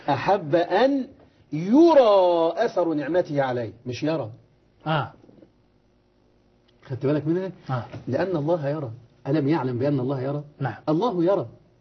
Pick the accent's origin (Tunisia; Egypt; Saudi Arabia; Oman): Egypt; أنت سمعت المثل ده عندنا في مصر كده